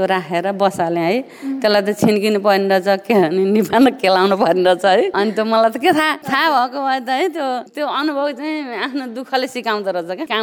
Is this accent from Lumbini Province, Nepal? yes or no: no; Gaindakot, Gandaki Province, Nepal; also born or lived in Lamjung; लमजुङबाट त म 2 वर्षको आगुम गैँडाकोट है, गैँडाकोट वार्ड नम्बर 4 बसियो